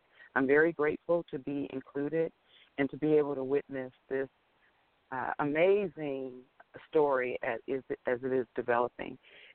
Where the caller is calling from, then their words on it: Oakland, California, United States; I'm calling from Oakland, California.